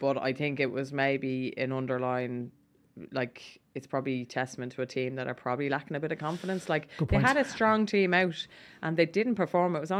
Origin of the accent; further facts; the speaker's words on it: Ireland; An unwritten rule as an Irish person, and you know that, Rog